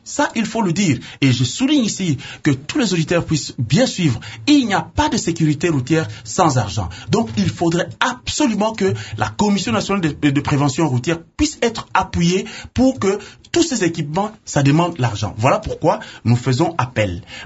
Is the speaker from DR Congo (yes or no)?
yes; Mbuji-Mayi, Kasaï-Oriental, DR Congo; Et là, je viens de Mbujimayi.